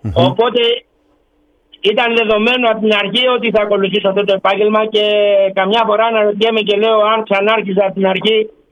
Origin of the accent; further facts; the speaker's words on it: Skyros, Central Greece, Greece; Εγώ είμαι από τη Σκύρο, μέσα από τη Σκύρο.